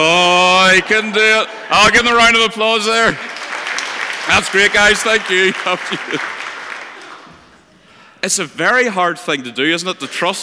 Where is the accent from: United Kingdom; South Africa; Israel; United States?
United Kingdom; Northern Ireland; accent: Northern Irish; As you might have guessed, I'm not quite from Shetland, or indeed from Scotland, but I assure you I do speak English, it's just Northern Irish.